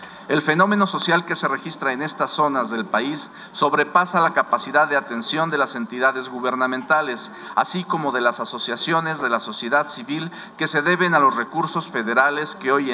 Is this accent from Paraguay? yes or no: no; Tlaxcala, Mexico; Tlaxcala, de donde soy originario, tiene una problemática importante en este sentido